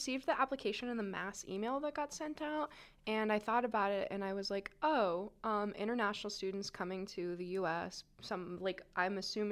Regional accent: San Diego, California, United States; born there; So originally I was born in San Diego, California, but no place has ever really been considered my home because I'm a military brat.

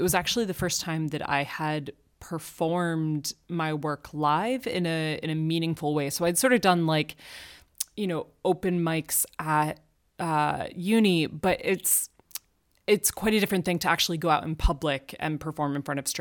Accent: United States; moved away as an adult; now in United Kingdom; I am an American, yes.

